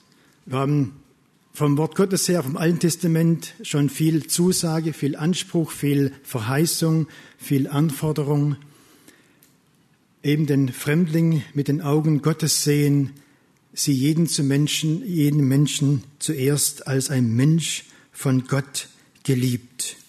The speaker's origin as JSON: {"language": "German", "country": "Germany", "said": "Wir sind Deutsche mit DMG der Deutschen Missionsgemeinschaft."}